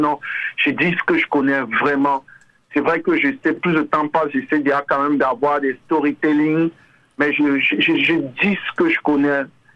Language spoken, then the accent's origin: French; Cameroon; now in Canada; je suis Camerounais. je suis Camerounais de naissance, de culture, de base. Mais maintenant, j'ai découvert autre chose, une culture québécoise.